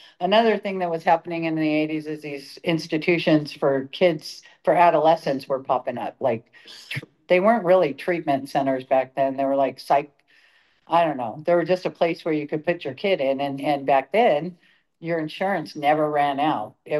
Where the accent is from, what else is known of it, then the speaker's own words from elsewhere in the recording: Bellflower, California, United States; so I was born in Bellflower. My mom still lives in the house I was born in. Just, in the 70s were a different time to grow up.